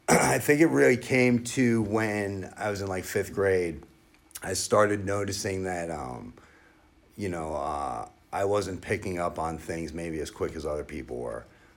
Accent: New Jersey, United States; so I grew up in New Jersey. I'm 100% Irish, and we all came to the Bronx. And then by the time I was born, we moved to New Jersey. It was like 29 miles outside New York City.

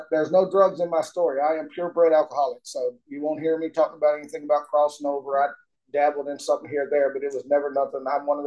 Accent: Charleston, South Carolina, United States; born there; also born or lived in West Virginia / Nevada; I was born in 1967 in Charleston, South Carolina. I'm a military brat for 4 years anyway. And the first 4 years of my life, we did a lot of traveling.

